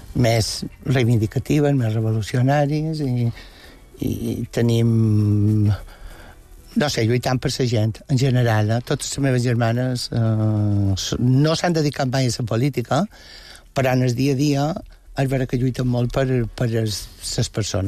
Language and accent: Catalan; Palma, Balearic Islands, Spain; No, però vaig néixer aquí, són d'aquí.